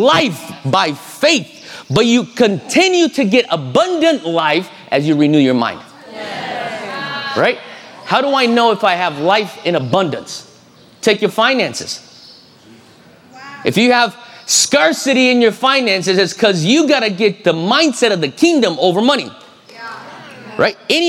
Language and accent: English; Brazil; I'm Japanese Brazilian. So I grew up in Brazil, and I grew up in that, I was born and grew up in the 80s